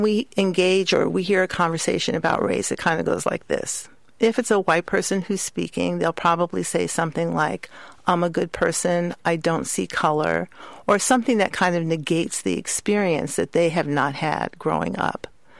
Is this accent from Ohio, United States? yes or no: no; New York, United States; I grew up in Harlem in New York, and we lived in Harlem because my mother's family disowned her when she married my father.